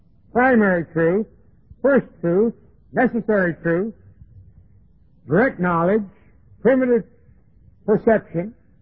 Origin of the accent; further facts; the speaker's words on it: Jacksonville, Florida, United States; born there; I was born in Jacksonville, Florida, 63 years ago, last July the 6th.